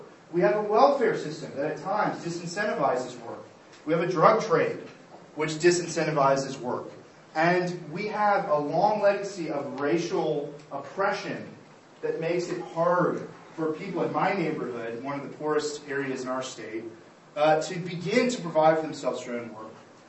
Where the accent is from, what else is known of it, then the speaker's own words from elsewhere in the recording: United States; Now, I'm from America, so you know some of my applications you're going to have to worry about, and you also may be suspicious of my accent and all that.